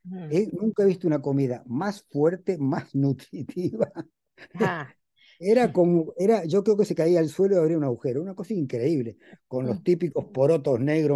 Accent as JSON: {"language": "Spanish", "region": "Montevideo", "country": "Uruguay", "said": "Yo no puedo ser marxista-leninista porque soy de Pocitos."}